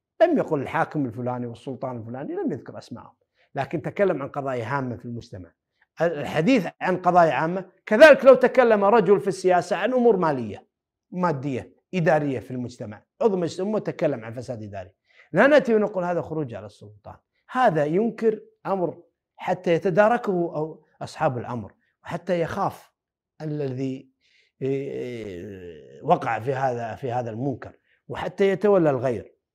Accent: Kuwait; يسيئون إلى ولي الأمر عندنا في الكويت

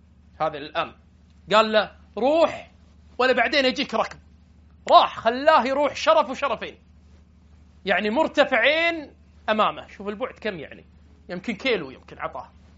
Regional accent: Kuwait; عندنا بالكويت

